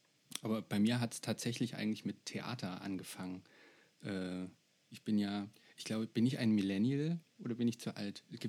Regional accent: Jena, Thuringia, Germany; bei uns hier in Jena. Wir kommen aus Jena

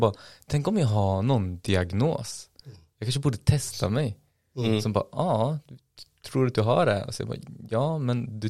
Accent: Hjälbo, Västra Götaland County, Sweden; Jag bor i Hjälbo. Jag är från Hjälbo.

